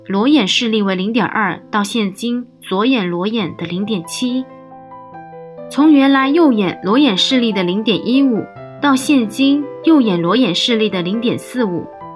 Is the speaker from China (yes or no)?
yes; Shanxi, China; 我是山西的一名小同修